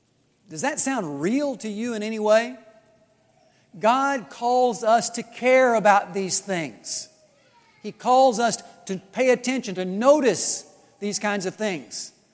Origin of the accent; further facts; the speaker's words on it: Missouri, United States; I'm from Missouri, sorry. Those of you who know, you've driven by, nothing much to brag about.